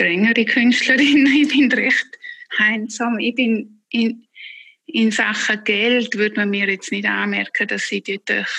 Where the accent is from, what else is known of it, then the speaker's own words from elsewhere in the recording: Zurich, Switzerland; born there; Und ich bin in Zürich geboren